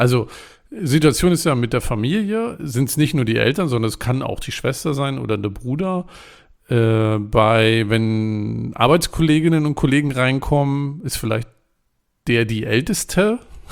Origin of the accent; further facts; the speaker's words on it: Germany; Und ich als Deutscher bin da einfach plump rein und habe gesagt, oh, ich würde gern das essen.